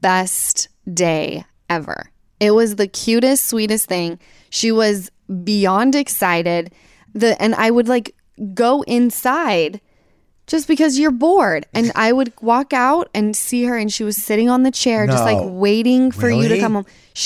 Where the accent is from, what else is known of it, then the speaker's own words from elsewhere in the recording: Utah, United States; you're the reason why I am not … from Utah anymore, and that I'm freaking